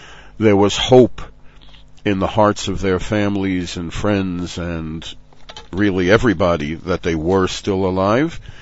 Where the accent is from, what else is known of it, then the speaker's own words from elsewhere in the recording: United States; born there; since I was born in the States and don't need citizenship papers